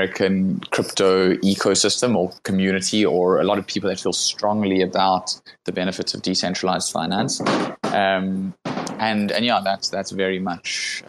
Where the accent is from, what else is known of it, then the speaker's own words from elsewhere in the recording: South Africa; I grew up in South Africa. I'm actually currently in South Africa at the moment.